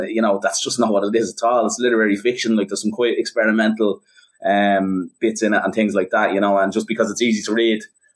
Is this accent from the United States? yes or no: no; Dublin, Leinster, Ireland; I grew up in Dublin 7, mm-hmm.